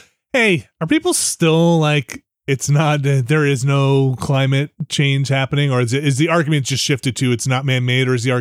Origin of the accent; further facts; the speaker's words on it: East Coast, United States; growing up on the East Coast, don't remember these things happening with this kind of frequency